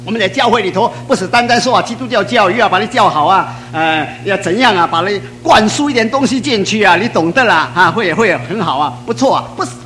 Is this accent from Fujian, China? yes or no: yes; Fujian, China; 我到上海的时候啊，我们福建人从来没看见过下雪